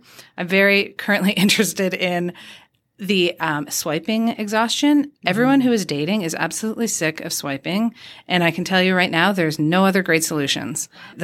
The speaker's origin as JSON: {"language": "English", "country": "Canada", "said": "We promise you this. We promise you that. We are Canadian moms."}